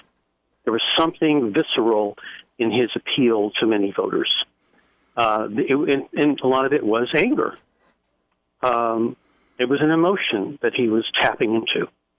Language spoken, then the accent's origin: English; Los Angeles, California, United States; and I grew up in Los Angeles